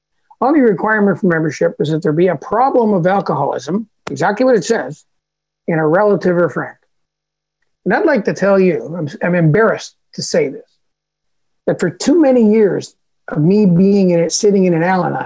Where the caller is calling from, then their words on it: Toronto, Ontario, Canada; And here I am from Toronto, coming all the way to your group in California, feeling connected tonight.